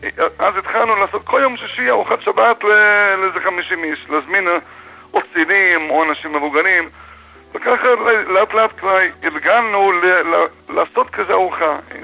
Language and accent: Hebrew; United States; moved away as an adult; שנינו מארצות הברית במקור.